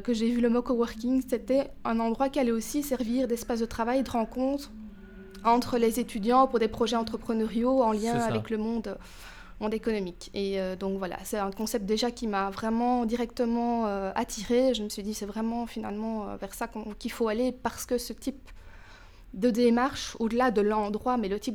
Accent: Ougrée, Wallonia, Belgium; Commençons peut-être par le commencement. Donc je suis née à Ougrée.

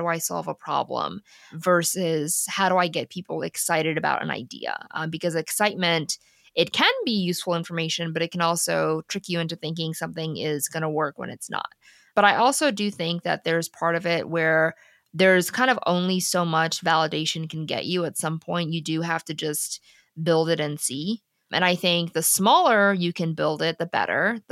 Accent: Ethiopia; now in United States; I'm an immigrant, right? I'm from Ethiopia. I was born there. And my dad literally won like a literal lottery to come to the US. And then my mom and I followed a year later.

